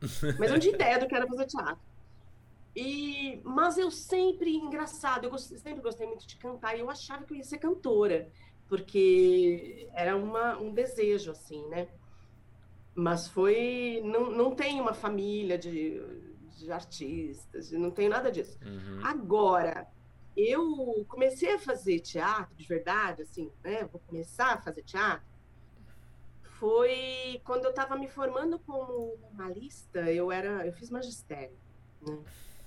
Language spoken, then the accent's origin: Portuguese; Itapecerica, São Paulo, Brazil; eu sou uma mulher, uma senhora de 50 anos, né, Edson? E a minha infância foi em Itapecerica, que era, nessa época, uma cidade de interior, né? Eu morava, assim, na periferia, estrada de terra, era praticamente um sítio.